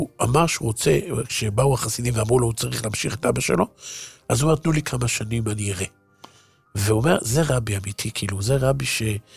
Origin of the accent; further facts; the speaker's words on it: Haifa, Haifa District, Israel; אני חיפאי כמוהם